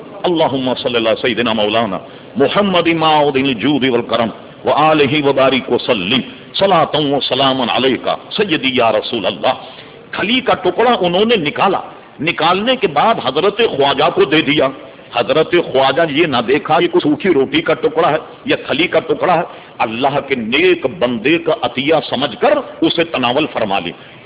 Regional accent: Hyderabad, Telangana, India; میں نے اس لیے کہا کہ میں حیدرآباد دکن کا رہنے والا ہوں. سقوط حیدرآباد دکن میرے سامنے ہوا.

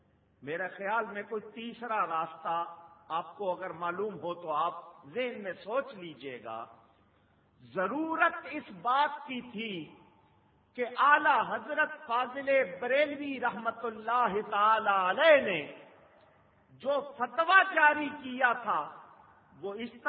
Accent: Karachi, Sindh, Pakistan; میں اسی کراچی میں پلا بڑا ہوں

